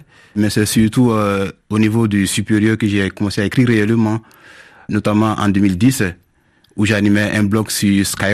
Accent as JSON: {"language": "French", "country": "Côte d’Ivoire", "first_language": "Dioula", "second_language": "French", "said": "Évidemment, je parle ma langue maternelle, je parle djoula parfaitement."}